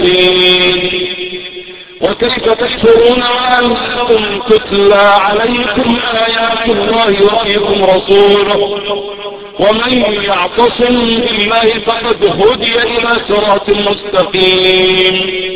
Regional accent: Egypt; اللهم اعصم بلدنا مصر من الفتن يا رب العالمين

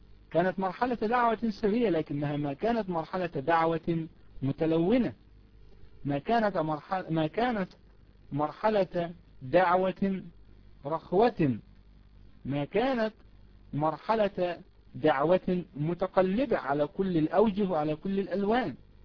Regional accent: Egypt; هي الأحداث التي حدثت عندنا في مصر

